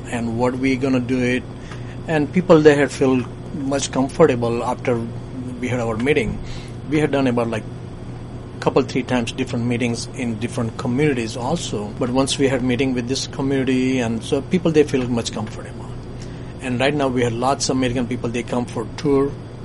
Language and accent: English; India; I'm not going to say that I'm from India, from such and such town, but I'm from Woodward.